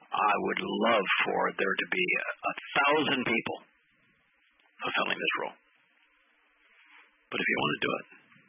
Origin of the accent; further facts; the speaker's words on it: United States; I was very religious as a Christian. I was very patriotic as an American.